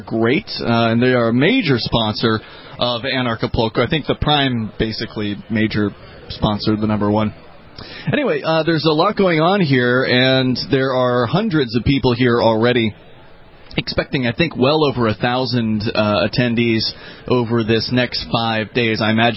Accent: New Hampshire, United States; we come from New Hampshire, where there's a large cryptocurrency community, and there's different chat groups.

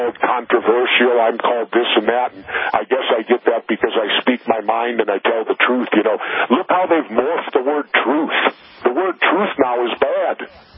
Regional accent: United States; I, as an American, as a veteran, am embarrassed

